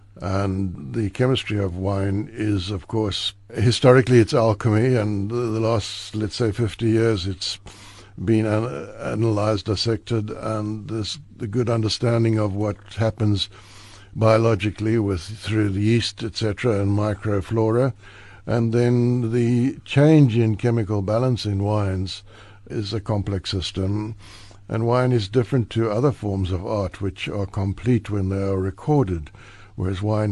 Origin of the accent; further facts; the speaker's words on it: Cape Town, Western Cape, South Africa; born there; I was born in Cape Town. My parents had two farms.